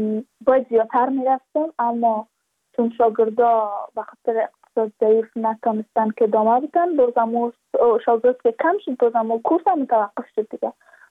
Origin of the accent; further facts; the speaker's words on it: Badakhshan, Afghanistan; چون ما از بدخشان هستیم، یعنی منطقای دور دستش